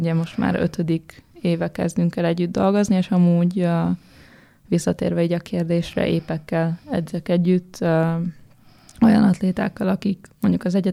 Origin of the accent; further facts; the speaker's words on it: Győr, Győr-Moson-Sopron, Hungary; born there; also born or lived in Szombathely; now in Budapest, Hungary; Én Győrben születtem, utána éltem viszonylag sokat Sopronba, aztán úgymond hazaköltöztünk Szombathelyre, mert a szüleim innen származnak, és hát most pedig Budapesten lakok.